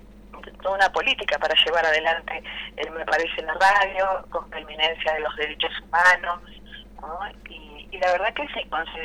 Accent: Buenos Aires, Argentina; also born or lived in Jujuy; yo nací en Jujuy, a pesar de que crecí aquí en Buenos Aires

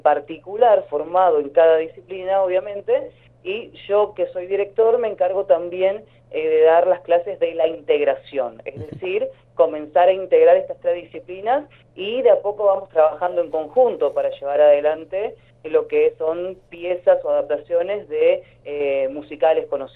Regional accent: Río Gallegos, Santa Cruz, Argentina; also born or lived in Córdoba; yo hace ya varios años me fui a Córdoba a estudiar y en mi regreso aquí a mi ciudad natal, a Río Gallegos, el año pasado

